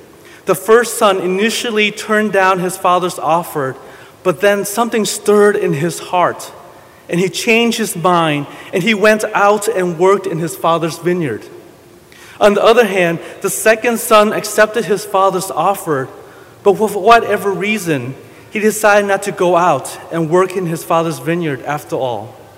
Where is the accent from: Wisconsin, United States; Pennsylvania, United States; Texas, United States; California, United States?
Texas, United States; Houston; Growing up in Houston, I was a big Chicago Bulls fan